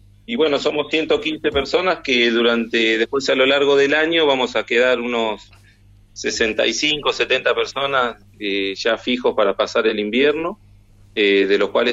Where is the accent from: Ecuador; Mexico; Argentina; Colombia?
Argentina; Villa Carlos Paz, Córdoba; Yo soy de Córdoba, de Villa Carlos Paz.